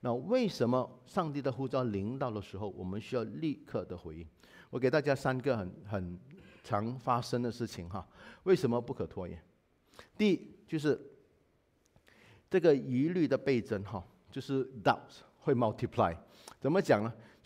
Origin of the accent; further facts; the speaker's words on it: Singapore; 我们新加坡人太喜欢主动了